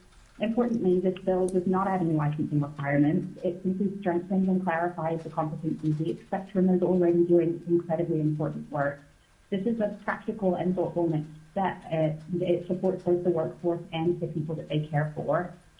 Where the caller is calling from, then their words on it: Anchorage, Alaska, United States; For the record … I am affiliated with Hope Community Resources. I'm calling from Anchorage